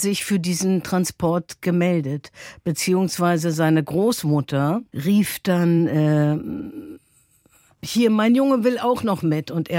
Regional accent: Berlin, Germany; Ich bin Berlinerin. Ich bin in Berlin geboren, 1955. Ich bin quasi 10 Jahre nach dem Krieg geboren.

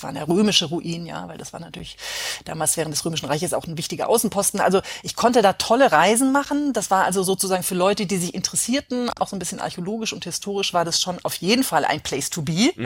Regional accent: Southern Germany, Germany; born there; Deswegen bin ich auch aus Süddeutschland, wo ich geboren bin, nach Hamburg gegangen.

